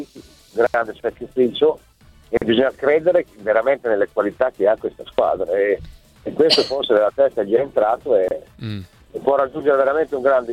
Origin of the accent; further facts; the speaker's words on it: Bologna, Emilia-Romagna, Italy; Io sono bolognese, ammiro quella di Bologna